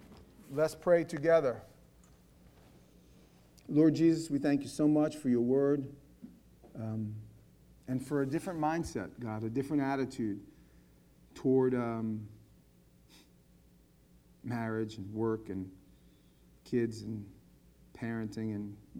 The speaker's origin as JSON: {"language": "English", "region": "Alabama", "country": "United States", "accent": "southern", "said": "In case you didn't know, I'm from Alabama, and I have that southern accent that is evident"}